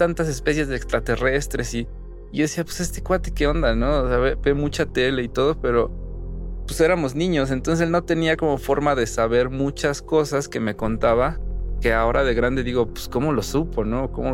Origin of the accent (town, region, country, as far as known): La Piedad, Michoacán, Mexico; born or raised there; also born or lived in Mexico City / Encarnación de Díaz